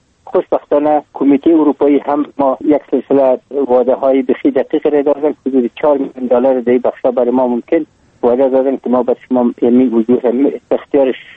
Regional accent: Panjshir, Afghanistan; خودم از پنجشیر هستم،

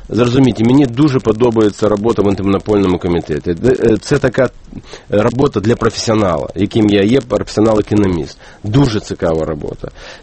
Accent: Odesa, Odesa Oblast, Ukraine; Одеса – це моє рідне місто, і я там буваю дуже часто.

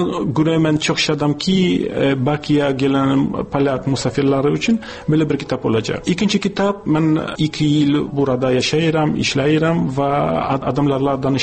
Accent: Kazakhstan; accent: Kazakh; Azerbaijani is a second language; Ona görə Azərbaycan dili mənim üçün biraz yaxındır. Aksentim mən bilirəm biraz qobuddur. Çünki Qazaq dili biraz qobud dilidir.

